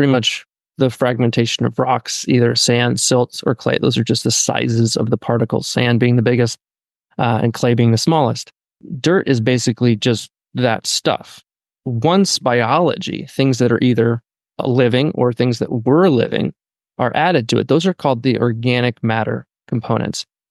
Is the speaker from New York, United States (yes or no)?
yes; Ithaca, New York, United States; he's an old friend from my hometown, Ithaca, New York.